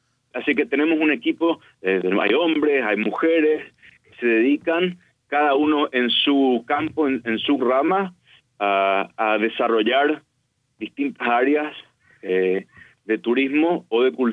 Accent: Paraguay; now in Israel; yo vine acá a Israel de Paraguay, no conocía el idioma, tenía una base, pero no lo hablaba fluido, en un país que no conocía

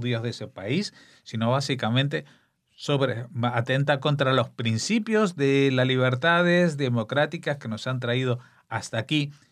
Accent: Spain; como español

